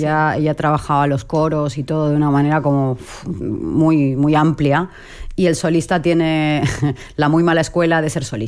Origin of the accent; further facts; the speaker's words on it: Balearic Islands, Spain; que me voy para mi tierra, para Mallorca